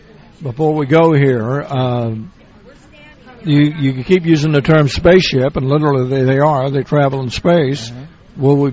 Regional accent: Oklahoma, United States; I'm from Oklahoma, so I can use the term.

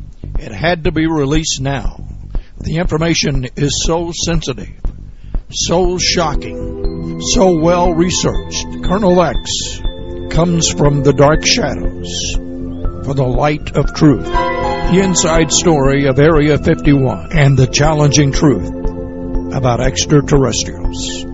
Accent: Muskogee, Oklahoma, United States; also born or lived in Santa Monica; I'm back in my hometown of Muskogee, Oklahoma.

